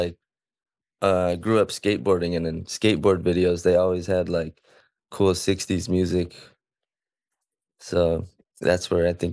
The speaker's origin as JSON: {"language": "English", "town": "Ontario", "region": "California", "country": "United States", "tie": "born or raised there", "also_born_or_lived": "Pomona", "said": "I grew up in Ontario. Yeah, but I was born in Pomona."}